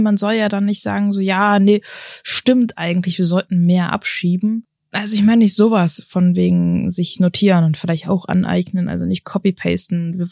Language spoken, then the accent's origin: German; Germany; mein Migrationshintergrund, aber die ist halt schon vor meiner Geburt hier in Deutschland gewesen. Ich bin in Deutschland geboren, aufgezogen, ich fühle mich nicht anders als vermutlich jeder andere hier.